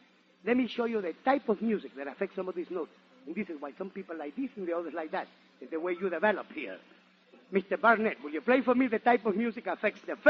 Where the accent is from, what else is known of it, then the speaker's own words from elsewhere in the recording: Nicaragua; English is a second language; I come from Nicaragua. Right near the Panama Canal, we used to have the old Spanish custom.